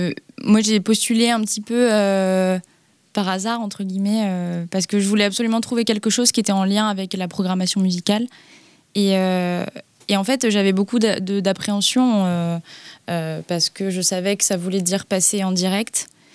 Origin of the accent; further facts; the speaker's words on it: Carhaix, Brittany, France; Et ben moi, je viens de Carhaix, Plouguerre, donc Centre-Bretagne. Puis j'ai fait mes études à Rennes. Et là, je suis de retour en Centre-Bretagne.